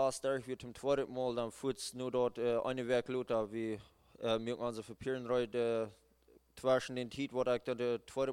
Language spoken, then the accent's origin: English; Santa Cruz, Bolivia; first language Low German; English is a second language; So my native language would be Low German is the first language. So yeah, I grew up in Boston in Bolivia, Santa Cruz, Bolivia.